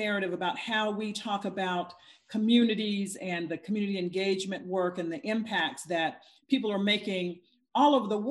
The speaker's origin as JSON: {"language": "English", "region": "the South", "country": "United States", "tie": "born or raised there", "said": "Growing up in the South, you know, knowing that my parents had lived through the Jim Crow South and the legacies of race"}